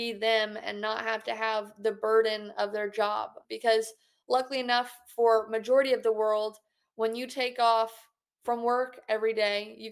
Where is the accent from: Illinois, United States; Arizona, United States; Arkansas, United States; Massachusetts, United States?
Arkansas, United States; I had reporters finding out where I lived in my hometown back in Arkansas, and they were trying to come into our house and figure out where I went to school